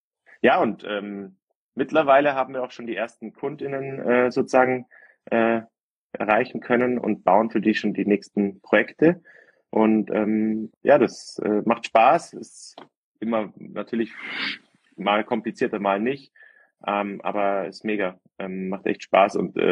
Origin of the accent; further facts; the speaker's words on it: Munich, Bavaria, Germany; aufgewachsen im Westen von München